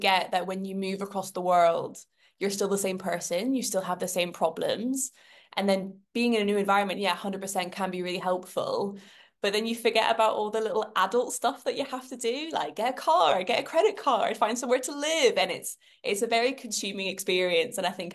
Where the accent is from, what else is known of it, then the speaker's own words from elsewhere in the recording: Scotland, United Kingdom; I am from Scotland originally.